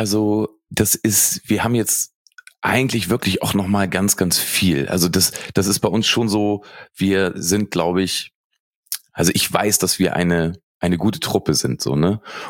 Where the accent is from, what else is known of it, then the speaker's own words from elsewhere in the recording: Lower Saxony, Germany; now in Berlin, Germany; ich bin sehr, sehr früh aus meinem kleinen Dorf, ich komme aus der Nähe von Braunschweig, dann auch wirklich nach Berlin gezogen.